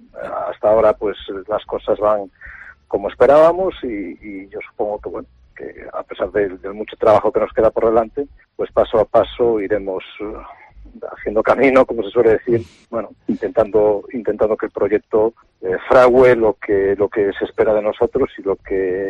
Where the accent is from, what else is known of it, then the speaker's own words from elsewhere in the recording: Spain; lo que somos los entrenados españoles